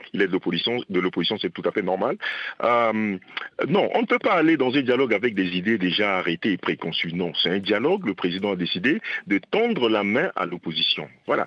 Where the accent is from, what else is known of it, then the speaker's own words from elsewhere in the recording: Central African Republic; Oh non, mais en tant que Centrafricain, on ne peut pas être contre un dialogue.